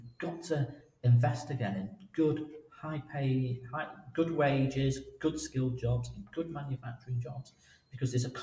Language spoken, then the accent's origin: English; Manchester, North West England, United Kingdom; also born or lived in Salford; being born in Salford and growing up in Manchester